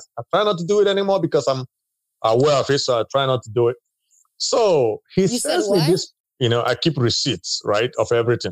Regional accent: Nigeria; born there; I was born in Nigeria, so I was a first year.

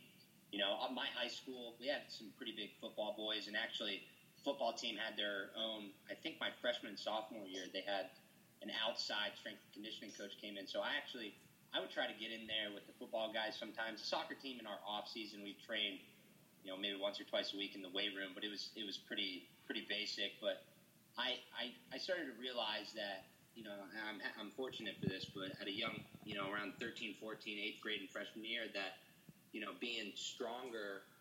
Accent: Columbus, Ohio, United States; I grew up pretty much in Columbus. I'm from around here, been here most of my life

